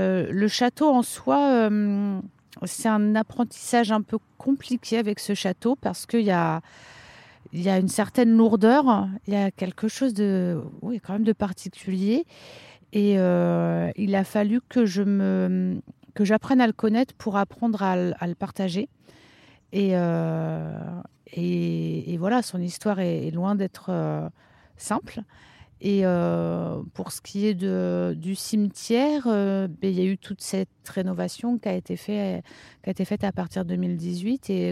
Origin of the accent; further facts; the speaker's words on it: Centre-Val de Loire, France; also born or lived in Paris / Spain; je suis de Touraine à l'origine, mais mes études m'ont emmenée du côté de Paris, en Espagne, en Touraine de nouveau. Et puis, les aléas de la vie ont fait que j'ai beaucoup bougé. Un peu partout en France, quasiment.